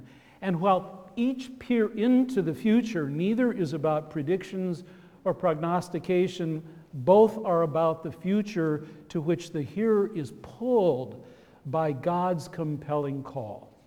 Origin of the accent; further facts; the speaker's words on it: Everett, Washington, United States; In my hometown, these still exist along the main highway through Everett, Washington